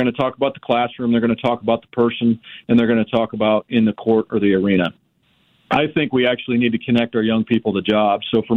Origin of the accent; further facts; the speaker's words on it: Manhattan, Kansas, United States; my experience as a young person growing up in Manhattan, Kansas